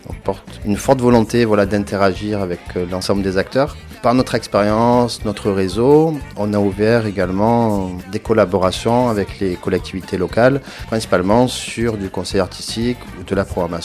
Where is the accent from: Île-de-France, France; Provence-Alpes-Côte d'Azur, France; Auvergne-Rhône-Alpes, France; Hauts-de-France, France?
Provence-Alpes-Côte d'Azur, France; Marseille; je suis originaire de Marseille, du centre-ville.